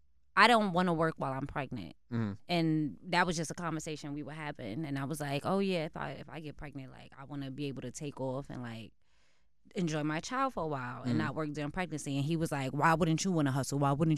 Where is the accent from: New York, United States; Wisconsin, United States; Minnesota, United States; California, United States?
New York, United States; I'm from New York.